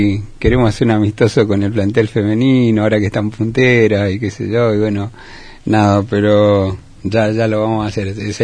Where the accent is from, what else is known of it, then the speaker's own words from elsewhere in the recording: Chaco, Argentina; Soy de acá.